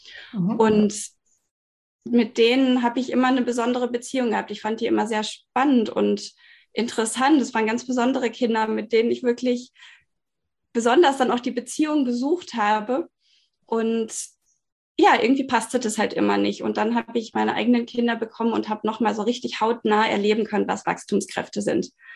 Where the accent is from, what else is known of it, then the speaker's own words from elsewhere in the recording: Bielefeld, North Rhine-Westphalia, Germany; born there; Ich bin verheiratet, habe 2 Kinder. Wir wohnen hier in einem schönen Holzhaus in Süddeutschland, inzwischen gebürtig aus Bielefeld.